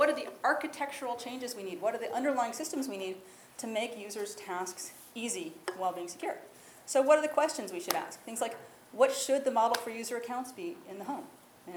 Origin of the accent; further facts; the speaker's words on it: Ohio, United States; the other thing I need to put as a disclaimer is that I'm from Ohio, which makes me an optimist.